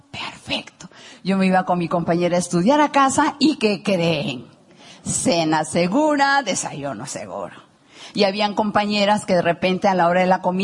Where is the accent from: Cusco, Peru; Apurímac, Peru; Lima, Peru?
Lima, Peru; moved away as an adult; vengo de Lima, pero estoy perdida, no sé cómo llegar